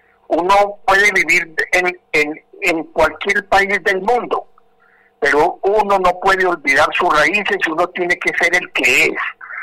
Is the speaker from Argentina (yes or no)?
no; Medellín, Antioquia, Colombia; yo soy de Medellín como él